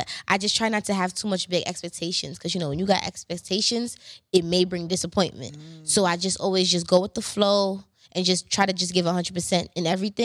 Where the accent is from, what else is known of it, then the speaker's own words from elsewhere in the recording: Canarsie, New York, United States; Like, I'm from Canarsie too as well.